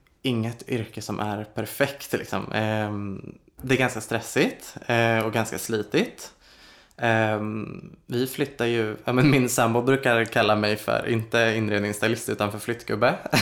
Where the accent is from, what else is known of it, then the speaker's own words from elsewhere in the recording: Linköping, Östergötland, Sweden; now in Gothenburg, Sweden; Men jag växte upp i Linköping. Det är inte så liten stad, men mindre än Göteborg där jag bor nu.